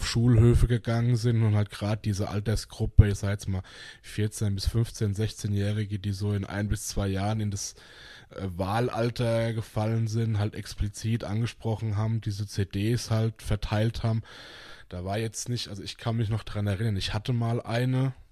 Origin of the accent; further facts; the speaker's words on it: Bavaria, Germany; ich komme aus dem Landkreis Aschaffenburg gebürtig, habe da auch die ersten knapp 30 Jahre meines Lebens verbracht, mehr oder weniger, zumindest wohnlich.